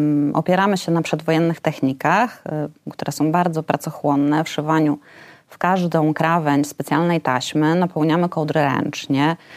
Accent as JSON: {"language": "Polish", "town": "Warsaw", "region": "Masovian Voivodeship", "country": "Poland", "said": "Ja jestem z kolei warszawianką od pokoleń i u mnie nigdy tego tematu nie było."}